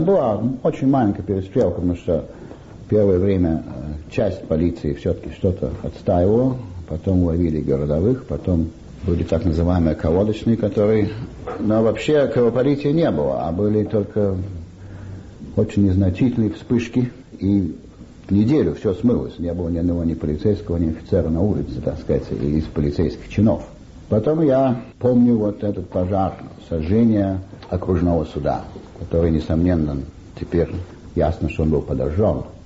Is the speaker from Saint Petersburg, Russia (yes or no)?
yes; Saint Petersburg, Russia; born there